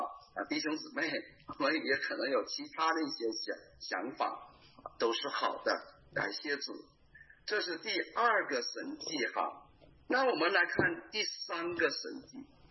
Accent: China; 我们从大陆来

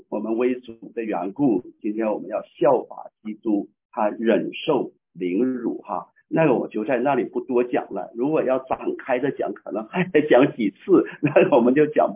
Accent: Northeast China, China; 我们东北人小时候我小时候都是父母嚼完了食物塞到小婴孩的口里边哈。

